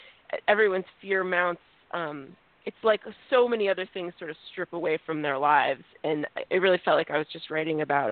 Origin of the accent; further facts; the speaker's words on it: Vermont, United States; CNN had live footage of my hometown in southern Vermont with a river of water flooding through it.